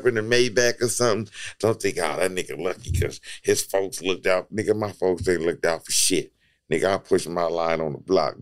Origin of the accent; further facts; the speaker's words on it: Long Beach, California, United States; I'm from East Long Beach, cuz.